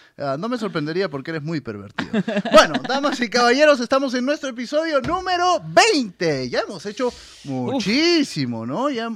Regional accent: Peru; como siempre acompañándolos, vengo desde Perú

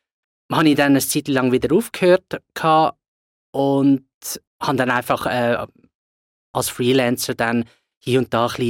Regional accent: Zurich, Switzerland; Genau, also ich bin in Zürich aufgewachsen.

